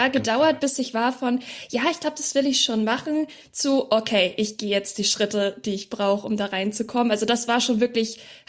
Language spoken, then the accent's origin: German; Schleswig-Holstein, Germany; ich komme ja aus dem Norden eigentlich, also Schleswig-Holstein, das klingt, als müsste es da liegen.